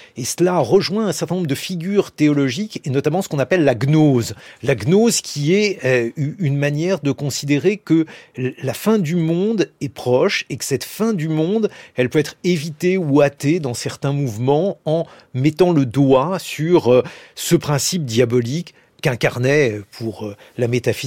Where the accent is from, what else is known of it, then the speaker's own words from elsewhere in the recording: Paris, Île-de-France, France; je suis né dans le Marais, c'est un quartier que je n'ai pas quitté, je n'arrive pas d'ailleurs à le quitter.